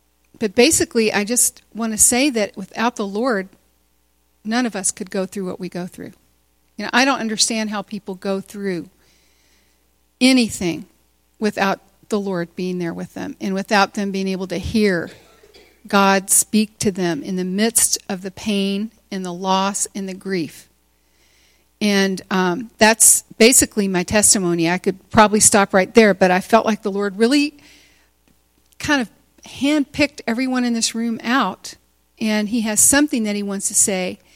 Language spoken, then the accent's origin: English; Kentucky, United States; moved away as an adult; now in California, United States; I was kind of a spoiled brat growing up in Kentucky, of all places. And after we got married, had one baby, we moved to California, and I've been living in California for, I think, 37 years.